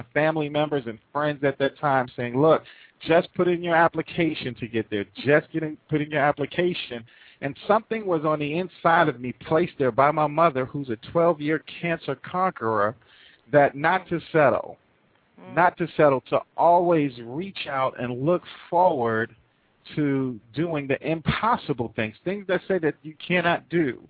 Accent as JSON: {"language": "English", "town": "New York City", "region": "New York", "country": "United States", "tie": "born or raised there", "said": "growing up in the Bronx, New York City, while it was the murder capital of the world, I didn't have a huge outlook for life. You know, where I was growing up and where I came from"}